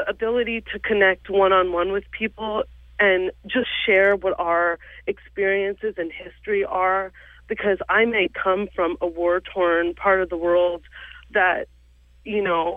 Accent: United States; living in this country, being American, born here, but also being Muslim

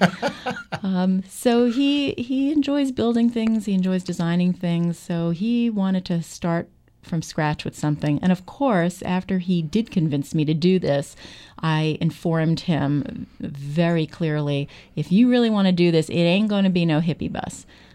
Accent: New York, United States; I mean, I grew up in Long Island and Queens, New York, around there.

